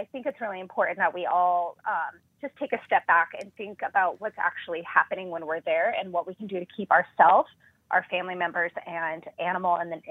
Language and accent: English; Pierre, South Dakota, United States; it was really exciting growing up in Pierre